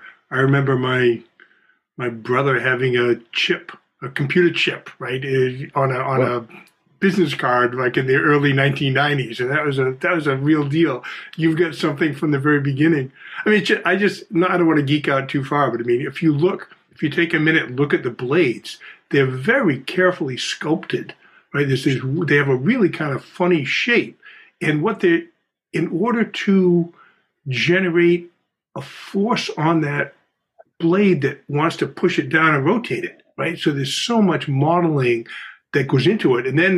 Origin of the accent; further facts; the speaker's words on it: New Bedford, Massachusetts, United States; So I grew up in New Bedford, and in front of the New Bedford Library is a picture of a whaler guy with a harpoon in a boat.